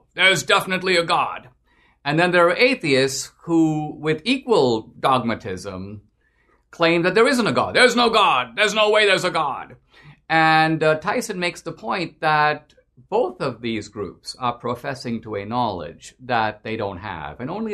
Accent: India; I grew up in India where the vast majority of people are Hindu, not Christian as I am, or Muslim, not Christian.

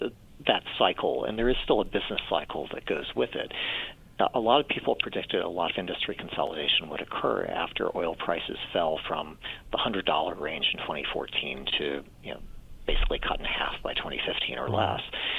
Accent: Florida, United States; or I grew up in Florida, if you're evacuating from a hurricane

